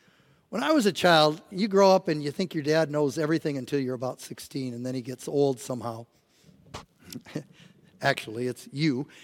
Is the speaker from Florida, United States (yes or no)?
no; Nebraska, United States; I was raised in Nebraska.